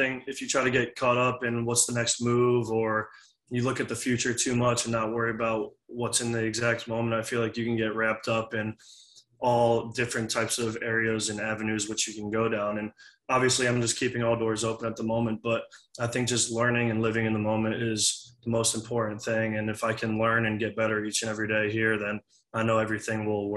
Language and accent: English; Connecticut, United States; now in Waco, United States; It was I'm from Connecticut, went to school in Florida, never been to Texas.